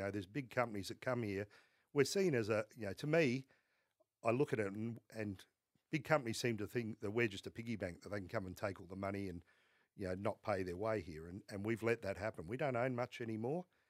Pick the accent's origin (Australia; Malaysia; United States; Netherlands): Australia; South Australia; Yeah, I'm from South Australia, obviously.